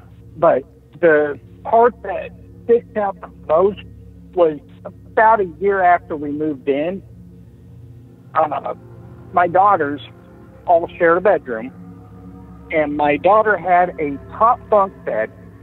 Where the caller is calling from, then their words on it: Benton, Illinois, United States; From Benton, Illinois.